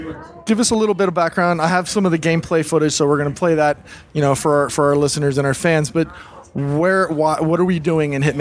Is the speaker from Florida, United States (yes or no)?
yes; Miami, Florida, United States; We're from Miami.